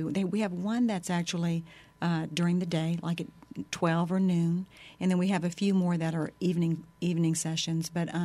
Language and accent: English; Louisiana, United States; I mean, we grew up in South Louisiana, but we didn't really listen to a whole lot of Cajun music.